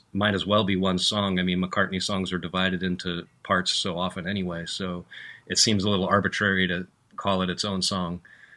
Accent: New Jersey, United States; which to me, and growing up in New Jersey, was sounded very cool.

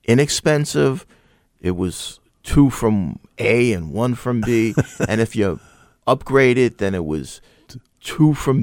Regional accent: Queens, New York, United States; I grew up in Briarwood, which is a part of Queens, sort of near Forest Hills and Kew Gardens.

